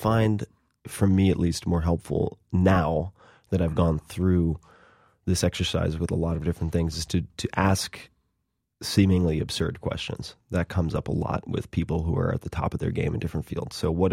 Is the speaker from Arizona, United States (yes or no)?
no; New York, United States; And I grew up on Long Island. How embarrassing is that?